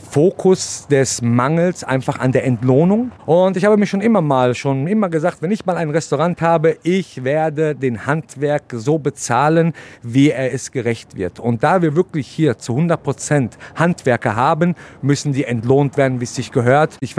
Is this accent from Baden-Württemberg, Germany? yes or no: no; Hagen, North Rhine-Westphalia, Germany; born there; Ich bin gebürtiger Hagener und möchte Hagen definitiv nicht den Rücken zukehren